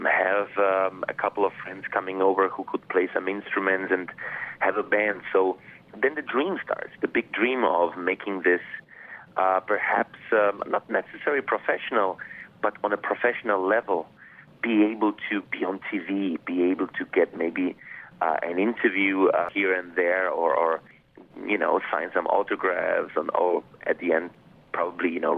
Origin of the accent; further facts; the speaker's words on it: Italy; also born or lived in Vienna, Austria; I speak German because I was born in Vienna. I speak Italian because my parents are from Naples and I lived in Italy. I was brought up there and spoke it at home as well, English, French, and Spanish in school.